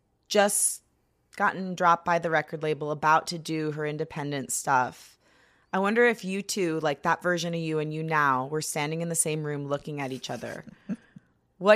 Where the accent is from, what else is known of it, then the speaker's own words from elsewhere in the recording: Grosse Pointe, Michigan, United States; so I grew up in Grosse Pointe, which is like literally, I saw you every day.